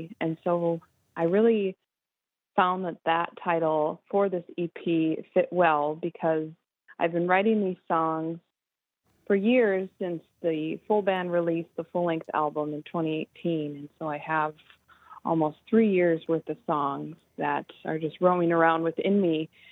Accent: Duluth, Minnesota, United States; Yes, so I'm from Duluth, and I grew up swimming in Lake Superior and always felt very connected to water.

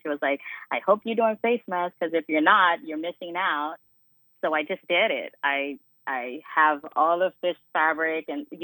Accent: Israel; now in United States; So when I moved out here in 2009, because I'm from Israel, born and raised

